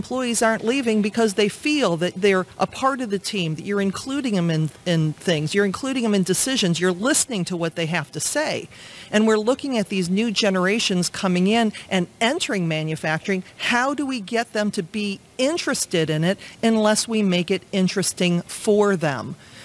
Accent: Cleveland, Ohio, United States; I'm a huge fan of my hometown. And it thrills me when somebody comes from the outside and gets to experience how cool Cleveland really is.

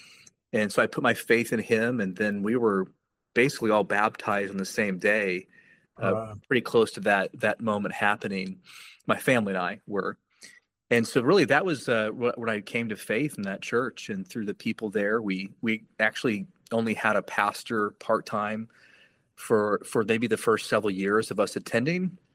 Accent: Illinois, United States; Yeah, so I grew up in South Central Illinois. And so if you're from Illinois, the joke is you're either from Illinois or you're from Chicago. And I grew up in Illinois. So in a really a small rural setting church

